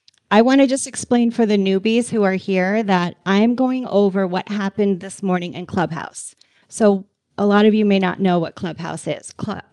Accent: Boca Raton, Florida, United States; And I am from Boca Raton, Florida.

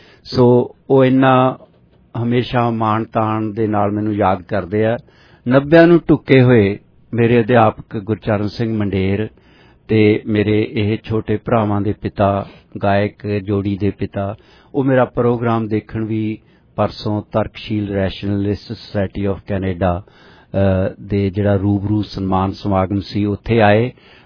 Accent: Punjab, India; ਮੇਰਾ ਪਿੰਡ ਤਹਿਸੀਲ ਬਰਨਾਲਾ ਜ਼ਿਲ੍ਹਾ ਸੰਗਰੂਰ ਚ ਹੈ।

